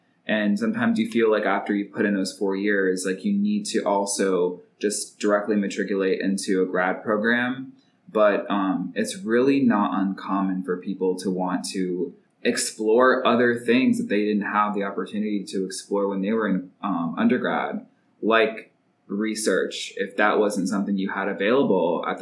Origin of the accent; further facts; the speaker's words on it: Florida, United States; I grew up in South Florida, and I went to UCF for my undergrad, and I'm also 25.